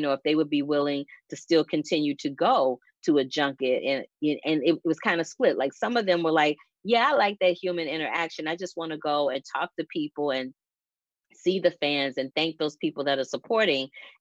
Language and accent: English; St. Louis, Missouri, United States; a documentary centered around Homer G. Phillips Hospital in my hometown of St. Louis, Missouri.